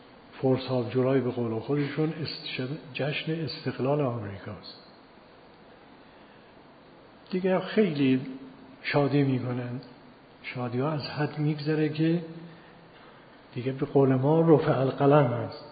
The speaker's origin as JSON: {"language": "Persian", "country": "Iran", "said": "فهمیده من ایرانی هستم از لباسم باید"}